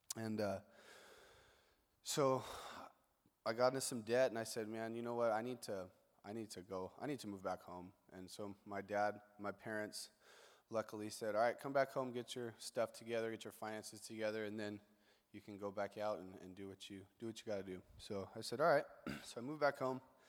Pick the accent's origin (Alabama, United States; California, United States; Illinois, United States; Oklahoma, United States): Alabama, United States; Selma; I grew up in Selma, sports guy, played baseball my entire life.